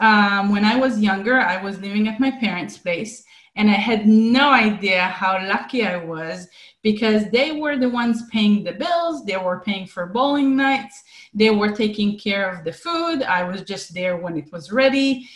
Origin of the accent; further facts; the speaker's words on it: Israel; I was born and raised in Israel